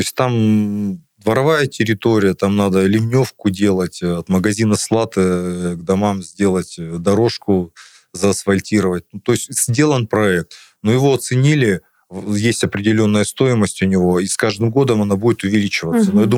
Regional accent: Irkutsk, Irkutsk Oblast, Russia; Я иркутянин, и все надо смотреть комплексно.

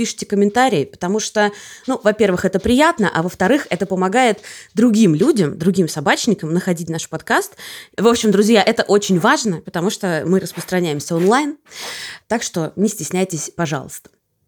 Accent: Moscow, Russia; я такая снобка из Москвы

